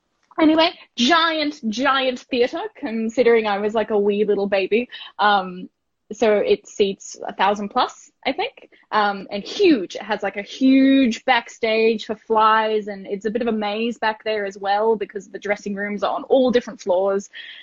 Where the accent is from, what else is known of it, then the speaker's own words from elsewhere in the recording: Gold Coast, Queensland, Australia; And I grew up on the Gold Coast as well.